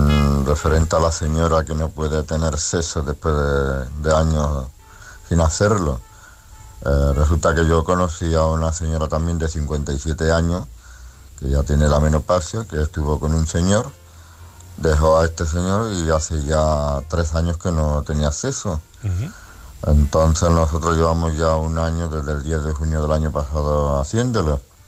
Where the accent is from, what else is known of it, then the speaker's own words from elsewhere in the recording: Balearic Islands, Spain; de Mallorca.